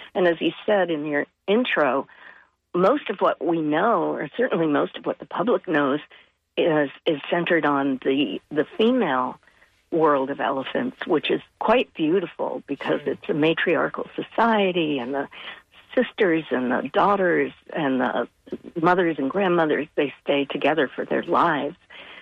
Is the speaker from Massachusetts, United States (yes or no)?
yes; Massachusetts, United States; I grew up on Cape Cod. We had, you know, squirrels and chickadees in our backyard.